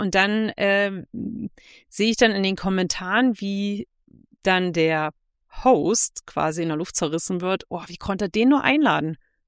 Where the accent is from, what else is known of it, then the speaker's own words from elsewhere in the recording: Saxony-Anhalt, Germany; ich bin aus Sachsen-Anhalt